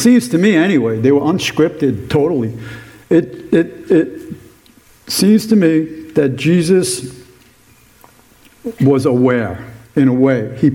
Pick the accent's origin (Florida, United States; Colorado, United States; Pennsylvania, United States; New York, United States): New York, United States; New York City; I'm born and raised in New York City.